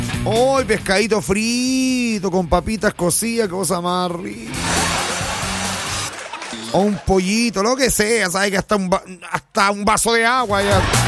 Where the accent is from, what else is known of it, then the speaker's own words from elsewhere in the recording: Chile; Somos chilenos.